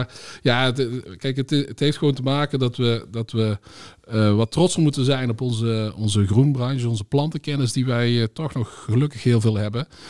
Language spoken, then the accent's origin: Dutch; North Brabant, Netherlands; Dus ik kom uit de Brainport-regio.